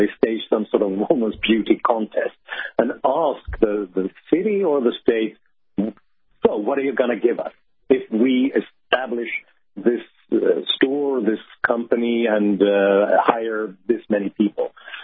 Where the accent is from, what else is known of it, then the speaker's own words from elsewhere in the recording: Sweden; I'm from Sweden myself.